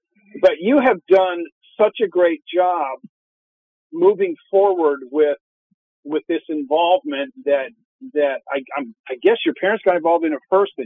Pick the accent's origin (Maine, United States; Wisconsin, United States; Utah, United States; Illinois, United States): Utah, United States; Orem; One of them is we're both from Orem, Utah.